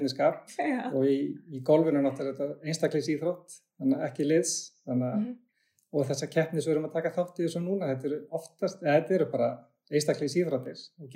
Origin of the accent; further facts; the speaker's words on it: Mosfellsbær, Capital Region, Iceland; ég elst upp í Mosesbæ eða Mosessveit, eins og hér þá, bara lengst upp í Reyki